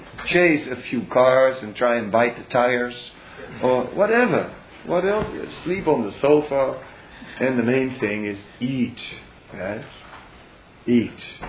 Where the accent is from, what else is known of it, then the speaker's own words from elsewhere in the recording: Netherlands; English is a second language; For example, I am from Holland, so the question, a Dutch question would be, can you eat tulips?